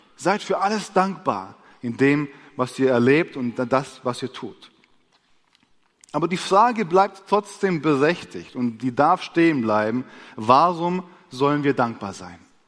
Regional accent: Stuttgart, Baden-Württemberg, Germany; Ich bin in Stuttgart groß geworden und in der südslawischen Adventgemeinde groß geworden.

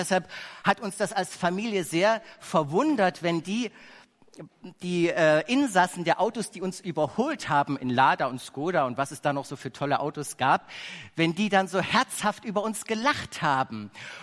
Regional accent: Dresden, Saxony, Germany; ein Kind der ehemals russischen Besatzungszone. Und ich bin im Osten groß geworden, im Osten von Deutschland. Und mir werden einige Erinnerungen an meine Kindheit unvergessen bleiben, wenn ich daran denke, wie wir als Familie immer von Dresden aus

